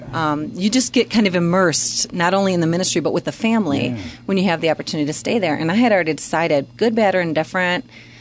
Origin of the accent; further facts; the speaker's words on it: Midwest, United States; Not only am I from the Midwest, I grew up literally across from the Mississippi River.